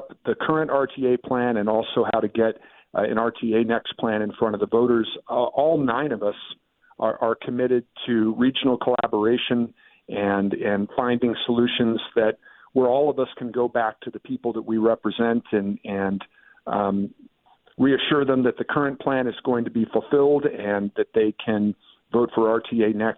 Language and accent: English; Ohio, United States; any time we had visited my home state of Ohio, it had always been in either the winter or the summer.